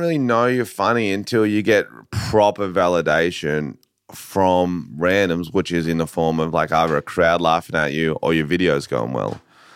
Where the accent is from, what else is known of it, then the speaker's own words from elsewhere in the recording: Australia; Like, I think it's weird growing up in Australia because, like, all your mates are funny. Everyone's funny.